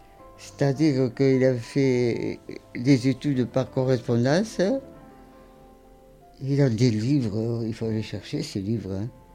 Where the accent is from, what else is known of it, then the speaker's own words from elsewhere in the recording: Metz, Grand Est, France; je suis de Metz, mais mon mari est de l'UNAS.